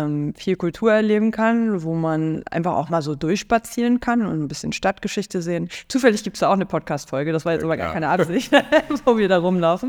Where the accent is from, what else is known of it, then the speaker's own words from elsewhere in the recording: Hamburg, Germany; Ecken, die man selbst als Hamburgerin nicht kennt.